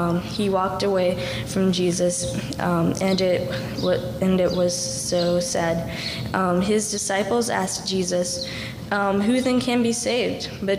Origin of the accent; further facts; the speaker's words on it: Elgin, Illinois, United States; I was born and raised in Elgin, Illinois, and raised in a godly Christian family.